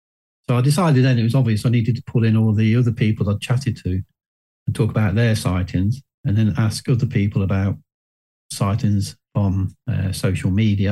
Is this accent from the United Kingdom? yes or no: yes; Hinckley, East Midlands, United Kingdom; my hometown of Hinckley in Leicestershire.